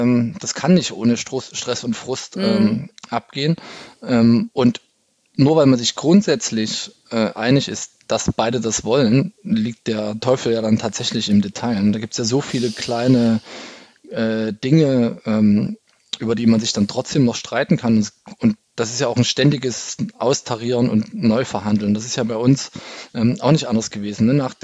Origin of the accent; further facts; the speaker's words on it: East Germany, Germany; Ich bin ja im Osten aufgewachsen, ne?